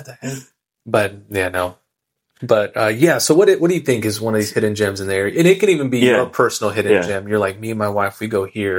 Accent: Arkansas, United States; also born or lived in California; when I lived in California, I'd say, oh, I'm from Arkansas.

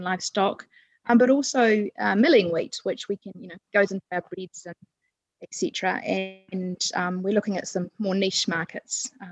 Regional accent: Wellington, New Zealand; So born and bred in the Wairarapa, but I grew up as a townie

